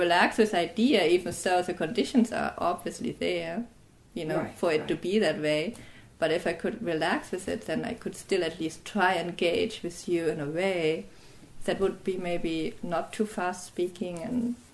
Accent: Germany; accent: German; English is a second language; oh, my fast speech and my German accent gets in the way, right?

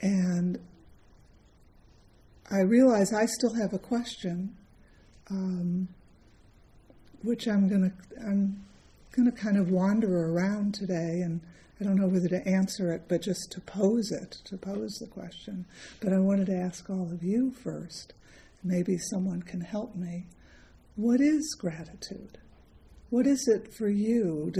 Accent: Midwest, United States; it's always special to me as a Midwesterner this time of year

